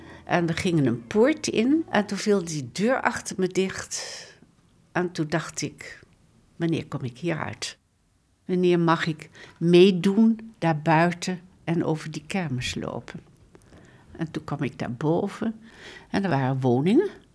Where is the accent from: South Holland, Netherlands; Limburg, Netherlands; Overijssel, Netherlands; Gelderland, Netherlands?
South Holland, Netherlands; Gorinchem; Ik ben 87 jaar. Ik ben in Gorinchem geboren en ik heb daar gewoond totdat ik ging onderduiken.